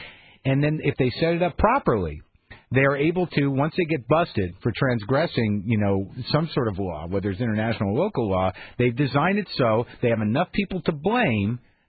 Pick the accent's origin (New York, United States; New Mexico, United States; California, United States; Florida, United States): New Mexico, United States; All right, that's enough, I say. Take it easy. I'm from New Mexico here.